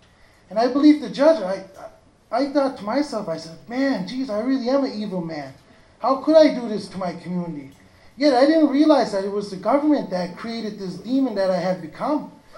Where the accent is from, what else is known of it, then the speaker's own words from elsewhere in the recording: Canada; I grew up in the Mi'kmaq territory within our nation.